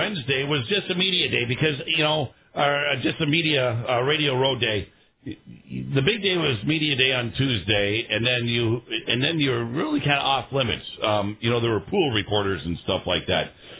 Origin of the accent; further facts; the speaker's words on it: Green Bay, Wisconsin, United States; And so I remember somebody coming over and realizing that I was from Green Bay.